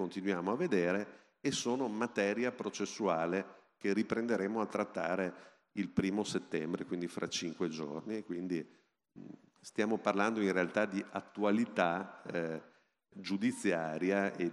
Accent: Venice, Veneto, Italy; mentre viaggiavo in macchina dalla mia città d'origine, anzi dal Lido di Venezia, ho fatto il Lido di Venezia

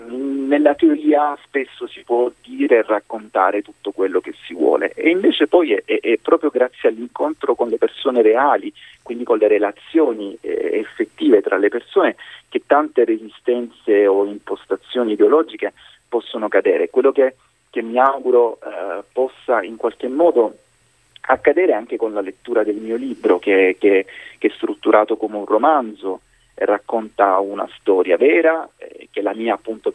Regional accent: Lecce, Apulia, Italy; born there; now in Rome, Italy; Io provengo dal sud Italia, sono nato a Lecce, spesso siamo a Lecce

